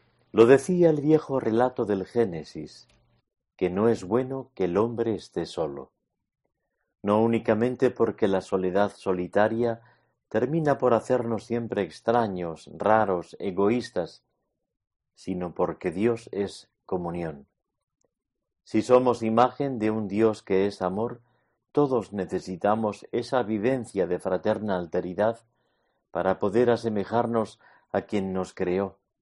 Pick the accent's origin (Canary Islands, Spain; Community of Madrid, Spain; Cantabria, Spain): Community of Madrid, Spain; Madrid; Yo soy de Madrid, don Juan Antonio asturiano. Yo he vivido en muchos sitios dentro y fuera de España por mis estudios y docencia.